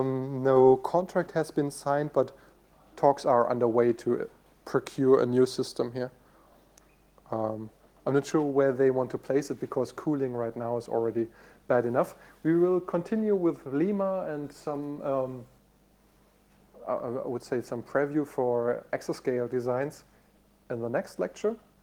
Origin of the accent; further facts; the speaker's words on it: North Rhine-Westphalia, Germany; English is a second language; So I'm from Nordrhein-Westfalen, which technically also belongs to the poorer part of Germany